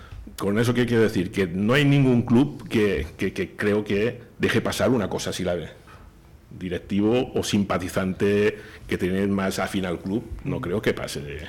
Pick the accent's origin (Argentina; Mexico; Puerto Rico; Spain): Spain; Sardina, Canary Islands; que yo soy de Sonsardina y los he ido a ver y tal